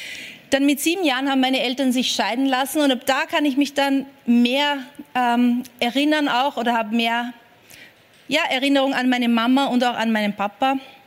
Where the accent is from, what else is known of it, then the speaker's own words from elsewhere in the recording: Vienna, Austria; Ich bin 1979 in Wien geboren. So, für die, die schnell rechnen, ich bin jetzt 43 Jahre alt. Und ich bin aufgewachsen in einer von diesen großen Siedlungen in Wien.